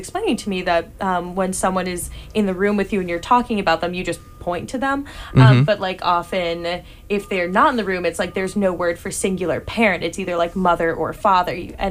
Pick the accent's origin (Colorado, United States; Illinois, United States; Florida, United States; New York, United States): Florida, United States; Jacksonville; I'm from Jacksonville, Florida.